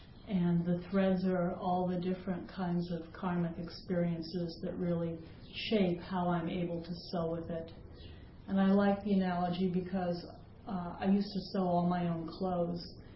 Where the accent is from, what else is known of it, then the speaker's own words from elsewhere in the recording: Denver, Colorado, United States; born there; I was conceived in Columbus, Ohio, and I was born in Denver, Colorado.